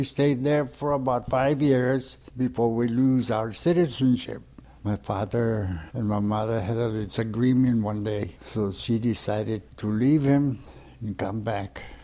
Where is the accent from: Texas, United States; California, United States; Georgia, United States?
California, United States; Seaside; Well, I grew up in Monterey Seaside.